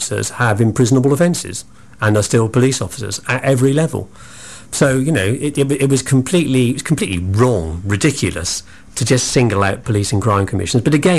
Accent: Bristol, South West England, United Kingdom; I was born in Bristol. I went to Fonthill Junior Mixed School in Southmead. I was born in Southmead Hospital. I lived on an estate, Henbury, council estate in Henbury, where I was sort of brought up. Went to Henbury Comprehensive School.

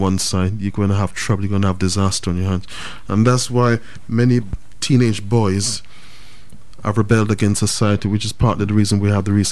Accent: Birmingham, West Midlands, United Kingdom; born there; now in Bristol, United Kingdom; I was born in Birmingham.

